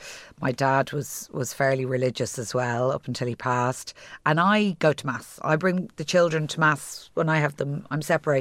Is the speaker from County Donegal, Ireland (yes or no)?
no; Killincarrig, County Wicklow, Ireland; we used to travel on the bus in from Greystones. I grew up in Killincarrig. We used to travel on the bus into Dublin to the Latin Mass every week.